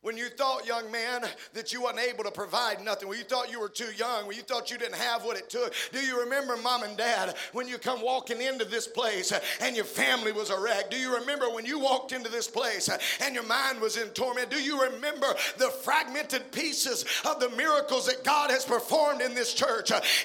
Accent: Deweyville, Texas, United States; I'm from Deweyville, Texas, a little 2A school.

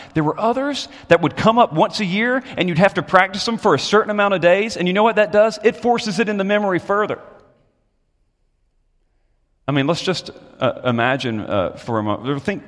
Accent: United States; again, I'm American.

